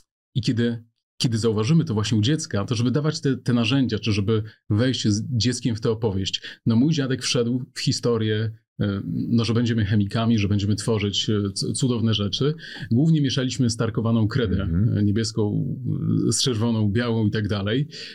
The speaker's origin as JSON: {"language": "Polish", "region": "Podlaskie Voivodeship", "country": "Poland", "said": "U nas na Podlasiu mówi się o tak zwanej miłości karmiącej."}